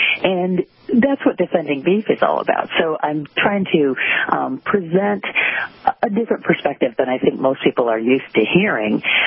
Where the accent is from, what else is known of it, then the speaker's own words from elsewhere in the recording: Kalamazoo, Michigan, United States; I'm from Kalamazoo, Michigan, and, you know, there's a huge amount of excellent farmland in Michigan